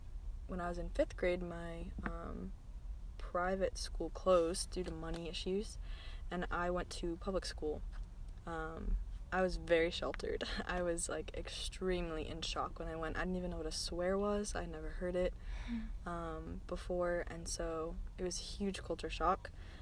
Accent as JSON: {"language": "English", "region": "East Coast", "country": "United States", "said": "Being an American, being from the East Coast, I am probably your average blondie."}